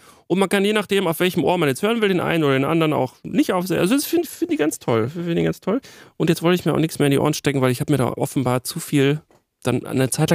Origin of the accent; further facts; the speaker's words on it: Waltrop, North Rhine-Westphalia, Germany; in Waltrop, wo ich herkomme